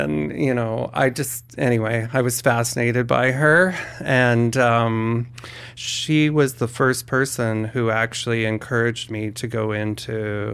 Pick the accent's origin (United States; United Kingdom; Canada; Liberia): Canada; Winnipeg, Manitoba; Well, I was born and raised in Winnipeg. I come from four generations of bankers and accountants